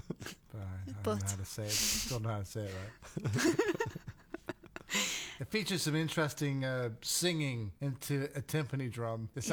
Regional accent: Wichita, Kansas, United States; moved away as an adult; also born or lived in Los Angeles, United States; now in London, United Kingdom; I'm originally from Kansas, from Wichita, and I moved to LA in the 80s. I was there for a while, and then I moved over to London like 20 years ago.

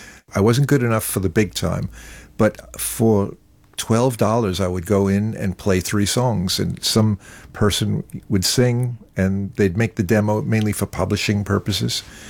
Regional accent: Brooklyn, New York, United States; Now, I'm a kid from Brooklyn, and here's my third day in London

